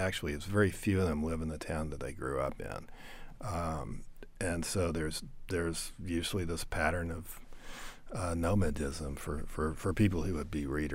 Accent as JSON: {"language": "English", "town": "Nashville", "region": "Tennessee", "country": "United States", "tie": "born or raised there", "said": "I write for sound, and I grew up in the Nashville area, so music was kind of inevitable."}